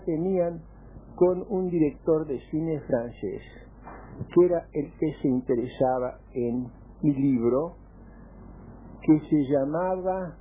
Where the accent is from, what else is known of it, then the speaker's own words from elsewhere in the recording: Buenos Aires, Argentina; born there; esa esquina del Libertador y Tagle, donde yo nací, que es donde está el Automóvil Club.